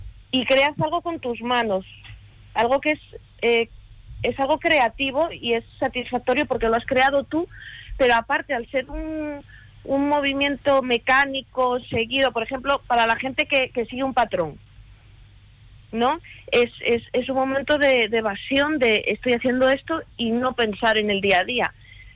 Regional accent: Ponferrada, Castile and León, Spain; also born or lived in Sweden; now in Toledo, Spain; yo soy de Ponferrada y calceta es el punto, dos agujas. Y cuando era pequeña, yo tejía con ella. Cuando yo volví, yo me fui a vivir a Suecia hace muchos años.

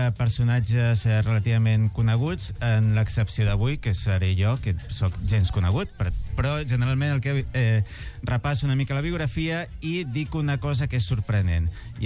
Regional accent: Barcelona, Catalonia, Spain; born there

